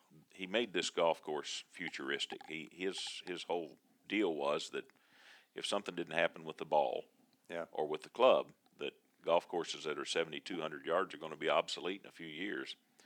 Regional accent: Indiana, United States; I'm from here.

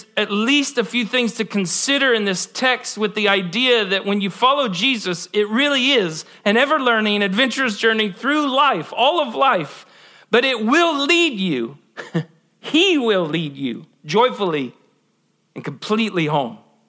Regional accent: Ohio, United States; I grew up in Ohio. It's an Ohio thing.

